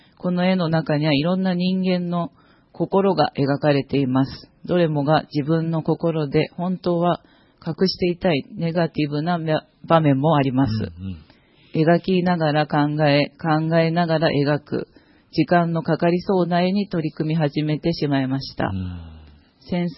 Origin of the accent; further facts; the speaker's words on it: Matsuzaki, Shizuoka, Japan; 私は松崎町出身なのですが